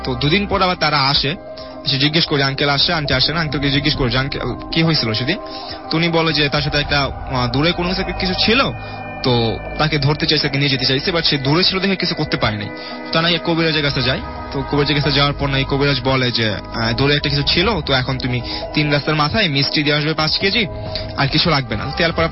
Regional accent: Tongi, Dhaka Division, Bangladesh; আমি টঙ্গী থেকে।

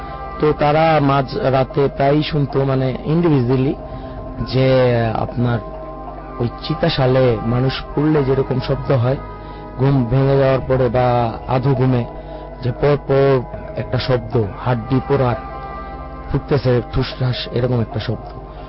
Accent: Narayanganj, Dhaka Division, Bangladesh; আমি নারায়ণগঞ্জ পশ্চিম মাঝদার থেকে আসছি।

